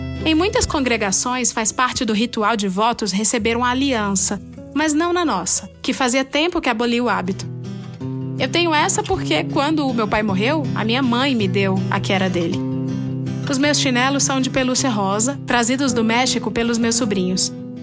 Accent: Santos, São Paulo, Brazil; also born or lived in Rio de Janeiro / Pernambuco; Nasci e vivi em Santos, depois no Rio de Janeiro e em São Paulo. No dia em que eu fiz 30 anos, cheguei ao sertão pernambucano.

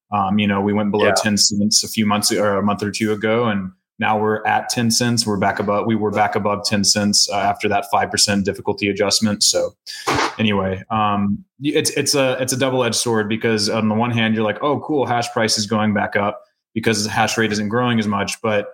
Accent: Tennessee, United States; like my home state of Tennessee

